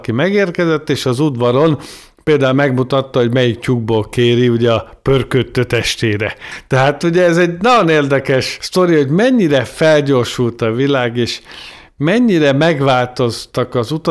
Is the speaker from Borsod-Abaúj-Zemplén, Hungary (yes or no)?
no; Tatabánya, Komárom-Esztergom, Hungary; én Tatabányán születtem és élek, és Tatabánya ugye 5 faluból lett város